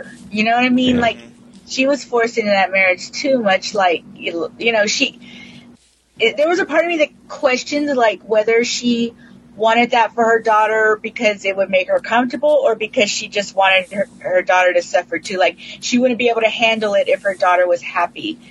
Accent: Texas, United States; I grew up Catholic in South Texas.

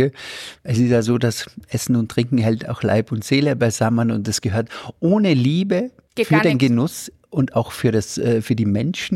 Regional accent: Styria, Austria; von einem großartigen Saftproduzenten aus meiner Heimat der Steiermark

